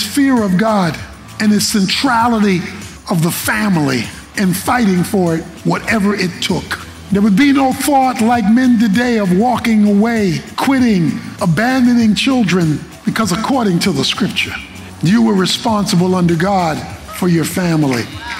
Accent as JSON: {"language": "English", "town": "Baltimore", "region": "Maryland", "country": "United States", "tie": "born or raised there", "said": "I've told you bits and pieces throughout the years about growing up in Baltimore and my father."}